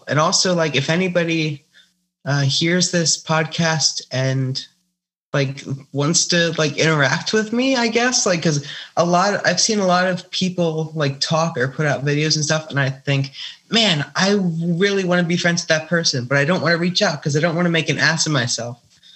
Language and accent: English; Philadelphia, Pennsylvania, United States; I'm from like around Philadelphia.